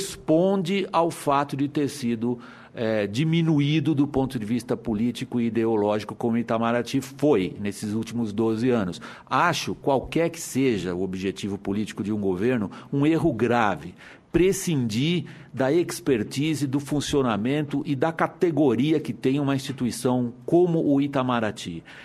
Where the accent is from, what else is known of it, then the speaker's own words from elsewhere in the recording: Brazil; Digo porque isto me afeta como brasileiro.